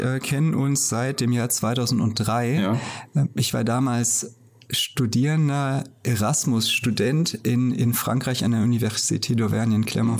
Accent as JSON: {"language": "German", "town": "Bonn", "region": "North Rhine-Westphalia", "country": "Germany", "tie": "born there", "said": "Ich bin in Bonn geboren, ganz genau. Ich bin in Bonn geboren als, ich sag mal, typisches Beamtenkind."}